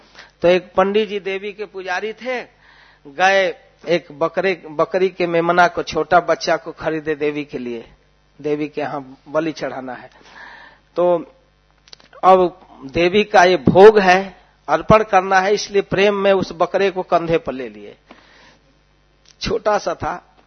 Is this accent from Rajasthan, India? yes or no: no; Varanasi, Uttar Pradesh, India; मैं भी भोजपुरी बोलने लगा तो और खुश हो गया। आप कहाँ के हो गुरु, कहाँ के हो, मैं हाँ हूँ बनारस के हूँ